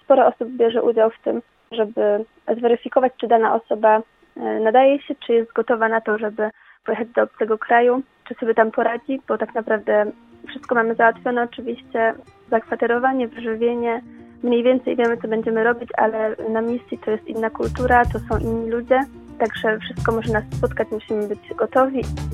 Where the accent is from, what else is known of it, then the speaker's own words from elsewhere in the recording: Greater Poland Voivodeship, Poland; Pochodzę tutaj z diecezji kaliskiej, natomiast od kilku lat już mieszkam w Poznaniu.